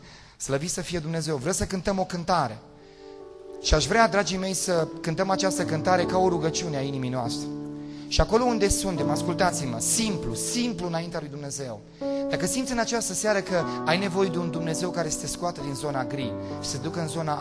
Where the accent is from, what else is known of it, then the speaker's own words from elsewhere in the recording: Romania; Și bineînțeles, eu ca român am fost curios